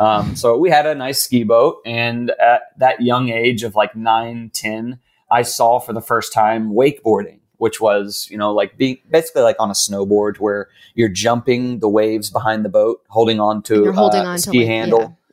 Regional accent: Raleigh, North Carolina, United States; Yeah, I'm from Raleigh, North Carolina.

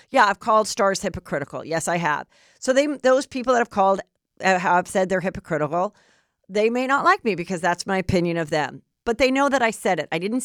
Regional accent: Los Angeles, California, United States; I'm not from the Bronx. I'm from the south side of Ventura, okay? Boulevard in the Valley, 818 till I die.

